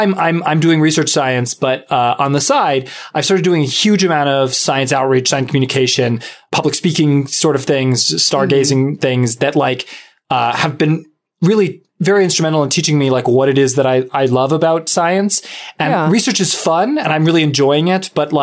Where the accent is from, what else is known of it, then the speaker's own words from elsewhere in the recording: California, United States; I'm from Orange County, so I know like the lack of weather in Southern California.